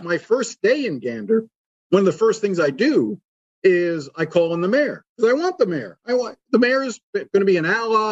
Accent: Miami, Florida, United States; And I'm from Miami, like I said.

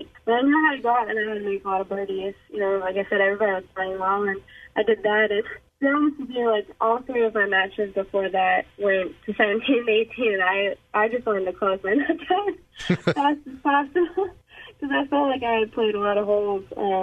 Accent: Northeast, United States; because we're both from the Northeast, so we grew up playing junior golf together.

